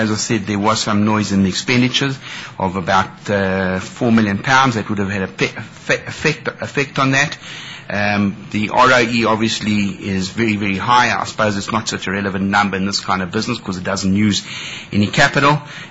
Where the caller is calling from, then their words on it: South Africa; So if we look at our RAND numbers, and I'm talking from South Africa, so I think it is important to look at our RAND numbers